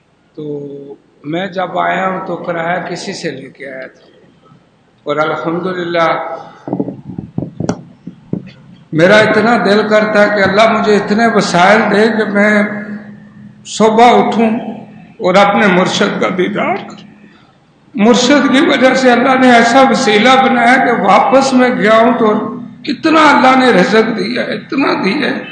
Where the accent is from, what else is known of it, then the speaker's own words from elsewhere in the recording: Rawalpindi, Punjab, Pakistan; میں راولپنڈی سے آیا ہوں.